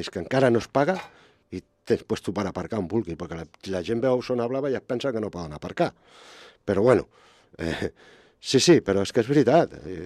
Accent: Roda, Catalonia, Spain; I pels que no vivim allà baix al Roc i som de Roda

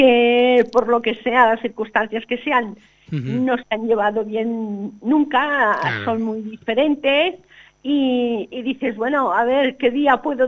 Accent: Sabadell, Catalonia, Spain; also born or lived in Mallorca / Valencia; yo soy de Sabadell, he estado muchísimos años en Sabadell, uh-huh. Luego me fui, he estado viviendo en Mallorca cuatro años y pico, cinco, luego me fui a Valencia.

